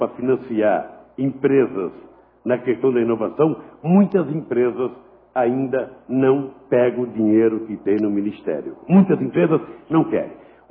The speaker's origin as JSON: {"language": "Portuguese", "town": "Garanhuns", "region": "Pernambuco", "country": "Brazil", "tie": "born there", "said": "na cidade que eu nasci, lá em Pernambuco."}